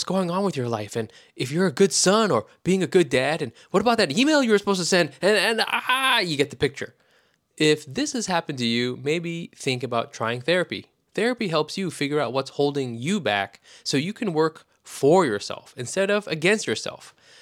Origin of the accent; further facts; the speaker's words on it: Brooklyn, New York, United States; because I'm from Brooklyn, I have to like rep a certain kind of...